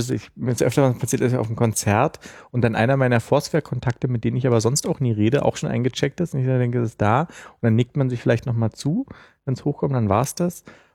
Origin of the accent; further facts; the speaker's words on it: Berlin, Germany; Ich mich auch als Berliner.